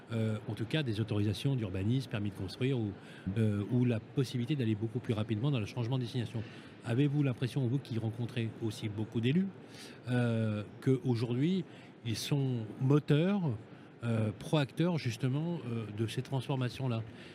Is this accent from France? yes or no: yes; Lyon, Auvergne-Rhône-Alpes, France; parce que moi je suis lyonnais.